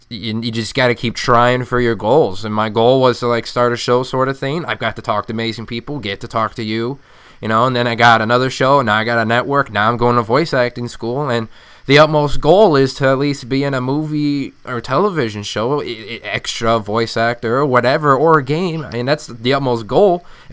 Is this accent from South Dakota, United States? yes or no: no; Illinois, United States; now in Phoenix, United States; I'm a small town kid. I grew up in Northern Illinois, and where it's cornfields